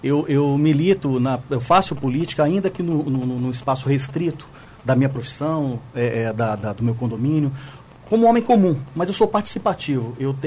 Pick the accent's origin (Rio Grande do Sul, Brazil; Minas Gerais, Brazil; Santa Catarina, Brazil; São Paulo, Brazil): São Paulo, Brazil; moved away; eu sou do interior de São Paulo, né? Eu vim para cá há 14 anos